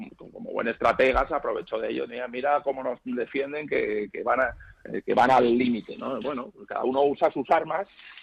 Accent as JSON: {"language": "Spanish", "town": "Madrid", "region": "Community of Madrid", "country": "Spain", "said": "somos muy madrileños, muy del Madrid, muy madrileños. Imagínate, mis padres y mis abuelos son todos de Madrid, cosa muy difícil de ver hoy en día."}